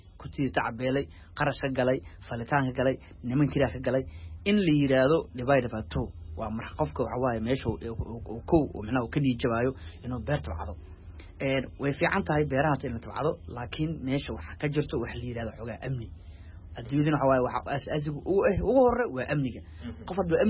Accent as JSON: {"language": "Somali", "region": "Hiran", "country": "Somalia", "said": "waxaan ka imaaday dhulka beeraleyda ah oo inta badan dalagga oo ka imaado oo hiiraan"}